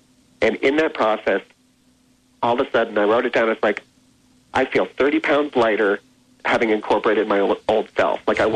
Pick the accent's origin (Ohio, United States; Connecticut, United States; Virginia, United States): Connecticut, United States; I'm a wasp from Connecticut.